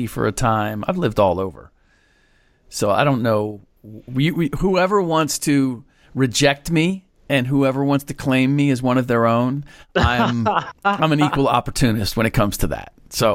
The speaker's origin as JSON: {"language": "English", "region": "Midwest", "country": "United States", "also_born_or_lived": "East", "said": "Even though I'm from the Midwest."}